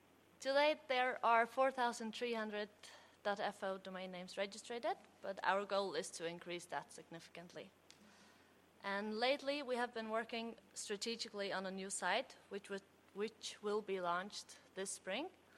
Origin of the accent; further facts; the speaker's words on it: Faroe Islands; and I'm from the Faroe Islands.